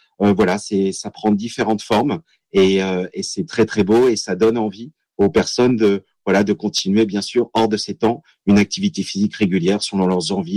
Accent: Chambéry, Auvergne-Rhône-Alpes, France; born there; Vous êtes dans une incroyable région qui est aussi ma région de cœur et historique, parce que je suis né à Chambéry.

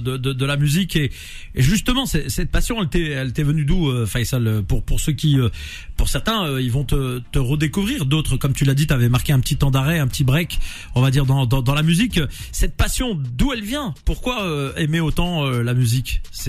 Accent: France; born there; je suis algérien aussi, né en France. Bon, j'ai du mal avec l'arabe. Je me débrouille, mais j'ai pas un très bon niveau.

